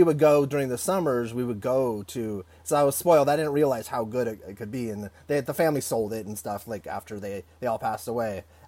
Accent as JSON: {"language": "English", "town": "Los Angeles", "region": "California", "country": "United States", "tie": "born or raised there", "said": "Because I'm from Los Angeles. I grew up there."}